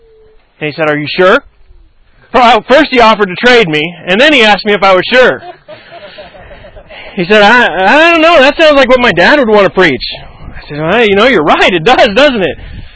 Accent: Bozeman, Montana, United States; So I am proud and happy to say I am from Bozeman, Montana.

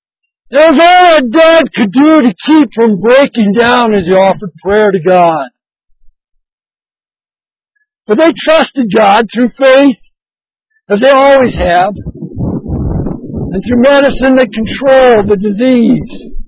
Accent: Wolf Creek, United States; When I was a little kid growing up in Wolf Creek

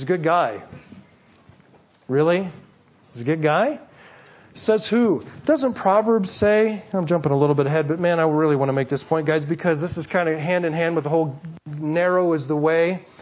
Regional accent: Nebraska, United States; You know, when I was a kid, I grew up in Nebraska. Nebraska. Huskers.

